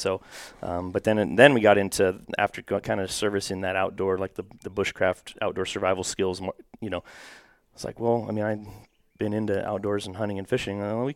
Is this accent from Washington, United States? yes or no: yes; Washington, United States; Yeah. So I grew up in Washington State, up in the Cascades.